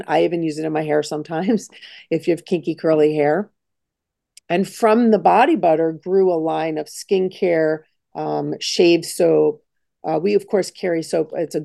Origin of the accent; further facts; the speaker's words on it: Long Island, New York, United States; We're from Long Island, so we know all about that, sitting in the sun too long.